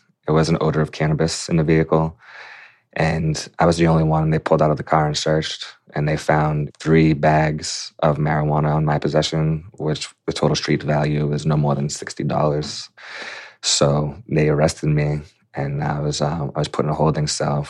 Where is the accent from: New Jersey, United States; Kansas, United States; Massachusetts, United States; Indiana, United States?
Massachusetts, United States; Quincy; Back in 2011, I was a 17-year-old senior at Quincy High in Quincy, Massachusetts, my hometown.